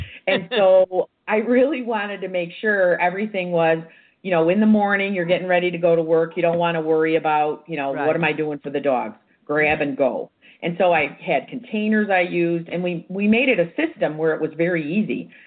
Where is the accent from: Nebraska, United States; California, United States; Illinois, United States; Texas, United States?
Illinois, United States; Chicago; You know, I am an Irish Catholic girl from the south side of Chicago. We do not do tofu.